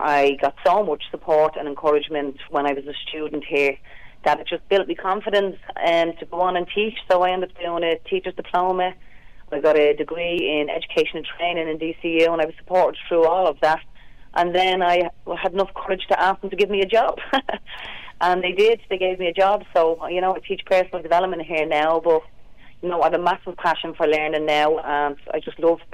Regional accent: Dublin, Leinster, Ireland; I'm from the Coolock area myself as well.

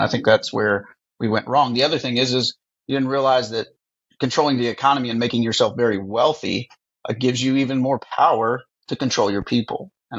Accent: United States; As an American, you know, as America, we are very close

